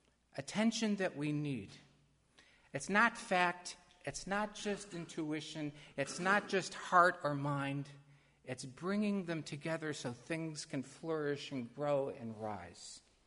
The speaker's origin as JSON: {"language": "English", "region": "Kansas", "country": "United States", "tie": "born there", "said": "I was born in the Smoky Valley along the Smoky River."}